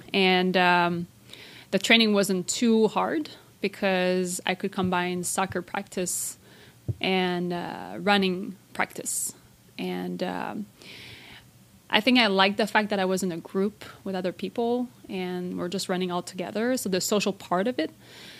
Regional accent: Repentigny, Quebec, Canada; And she was trying to, start a run group in Repentigny, my hometown.

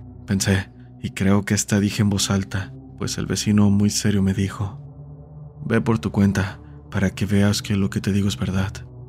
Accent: San Pedro, Dominican Republic; Hola comunidad, soy de República Dominicana. … actualmente vivo en la ciudad de La Romana. Recuerdo que durante mi infancia viví en San Pedro, en una casa grande de madera

